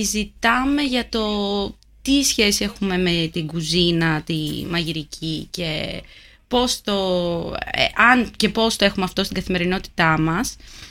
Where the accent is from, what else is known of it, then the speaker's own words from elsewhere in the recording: Nea Filadelfeia, Attica, Greece; Είμαι από την Νέα Φιλαδέλφια, αλλά είναι σαν να είμαι από την Νέα Ιωνία.